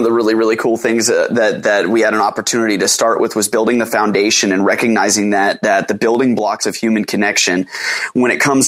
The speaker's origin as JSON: {"language": "English", "region": "California", "country": "United States", "tie": "born or raised there", "said": "I originally was just sort of a kid growing up in San Diego County. I've been born and raised here, native of SoCal"}